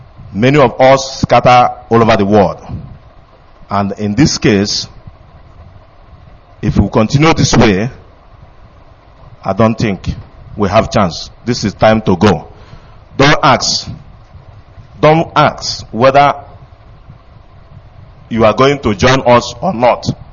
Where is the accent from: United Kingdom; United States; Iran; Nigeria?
Nigeria; Owa, Enugu State; I came from Owa, in a Zag local government area in Enugu State, Biafra land.